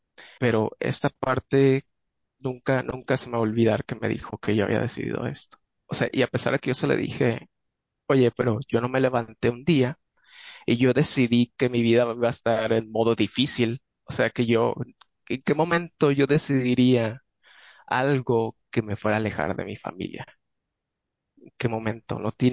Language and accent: Spanish; Mazatlán, Sinaloa, Mexico; soy de Mazatlán, católico y gay.